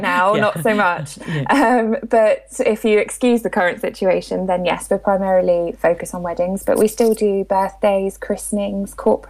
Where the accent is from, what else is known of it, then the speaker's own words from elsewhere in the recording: Wales, United Kingdom; moved away as an adult; now in Cambridge, United Kingdom; Yeah, so I am Welsh originally and I moved to Cambridge to go to university.